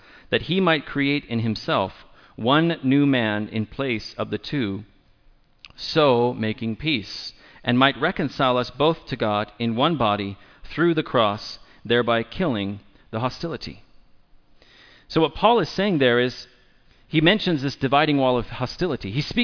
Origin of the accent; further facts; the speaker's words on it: California, United States; I know her because she's from, you know, my hometown in Central California.